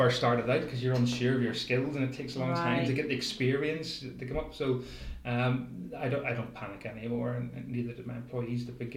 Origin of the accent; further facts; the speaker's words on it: Northern Ireland, United Kingdom; I grew up obviously in Northern Ireland when the Troubles were on, and the army were everywhere on the streets.